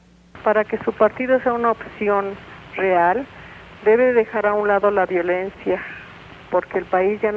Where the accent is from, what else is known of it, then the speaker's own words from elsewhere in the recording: Mexico; como mexicanos.